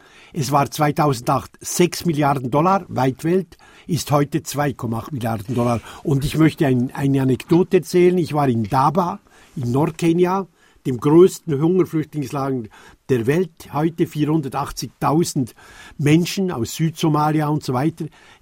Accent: Switzerland; Aber ich rede als Schweizer und bin da ziemlich stolz.

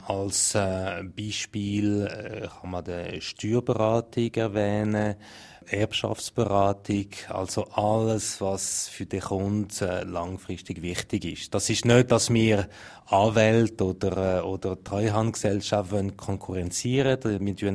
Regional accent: Romandy, Switzerland; German is a second language; moved away as an adult; now in Zurich, Switzerland; ich bin eigentlich nicht bilingue aufgewachsen. Ich bin in der Westschweiz aufgewachsen, habe in Zürich angefangen zu arbeiten, in den 80er Jahren.

